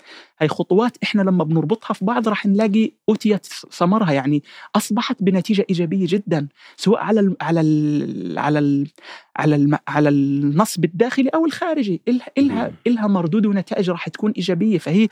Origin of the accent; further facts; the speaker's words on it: Palestine; now in United Kingdom; انا كفلسطيني هم الحق الفلسطيني، بس انا كمقيم في بريطانيا